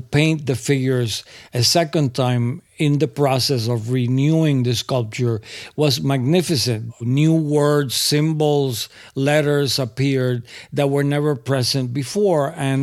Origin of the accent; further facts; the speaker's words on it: Puerto Rico; born there; I am an artist. I was born in Puerto Rico.